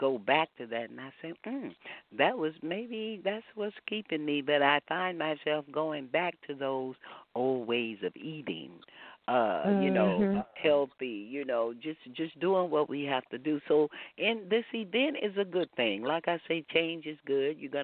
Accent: Texas, United States; I'm a beef eater. I'm a Texan, so we like beef.

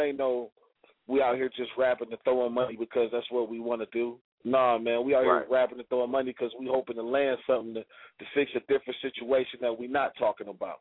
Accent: Detroit, Michigan, United States; now in Las Vegas, United States; Oh man, it's all about transitioning, man. You know, it's like, not you know, I love my hometown, man.

